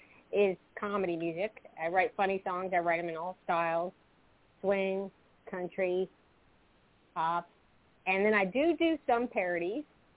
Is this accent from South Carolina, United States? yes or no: yes; South Carolina, United States; now in New Jersey, United States; I'm from South Carolina, and now I live in New Jersey.